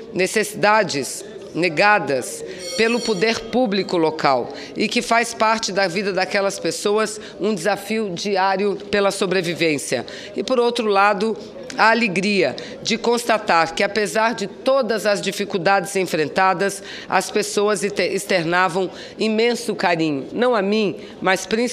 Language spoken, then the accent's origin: Portuguese; Manaus, Amazonas, Brazil; Aprendi muito na convivência com esse povo maravilhoso e sofrido da minha terra. Aprendi muito com a gente manauara, senhor presidente.